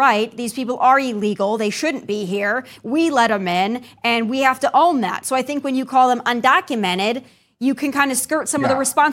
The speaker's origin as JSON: {"language": "English", "country": "United States", "said": "I, as an American who felt like we should have never shut down for COVID"}